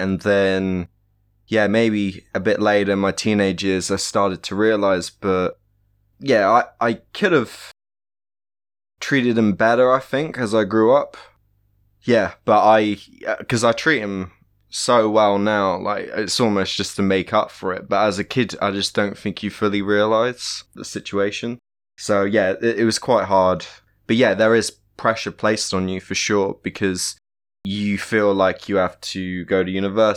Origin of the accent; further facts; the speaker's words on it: South West England, United Kingdom; Yeah, maybe that's just the Cornish way or something, I don't know. It's a cultural thing.